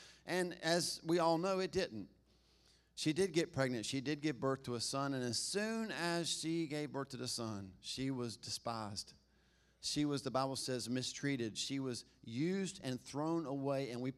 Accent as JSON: {"language": "English", "town": "Albemarle", "country": "United States", "tie": "born or raised there", "said": "I'm from here. I mean, I'm from Albemarle. I moved here in the first grade. Does that make me from here? Been here long enough."}